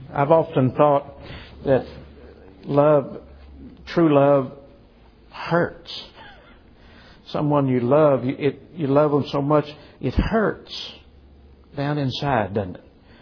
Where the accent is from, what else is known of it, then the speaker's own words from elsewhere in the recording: Kentucky, United States; See, I'm from Kentucky.